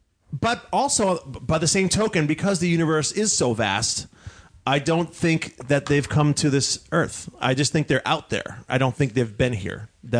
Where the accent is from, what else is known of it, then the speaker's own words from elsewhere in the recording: Boston, Massachusetts, United States; Boston, baby. Go Pats.